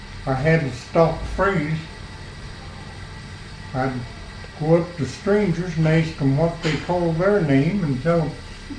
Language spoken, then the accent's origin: English; Corbin, Kentucky, United States; I was born in Corbin, Kentucky.